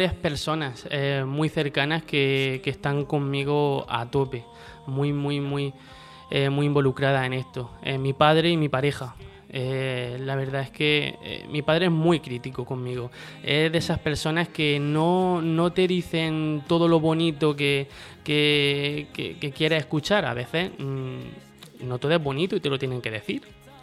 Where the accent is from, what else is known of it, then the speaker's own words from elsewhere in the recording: Cehegín, Region of Murcia, Spain; En Bullas, mi pueblo vecino, yo soy de Cejín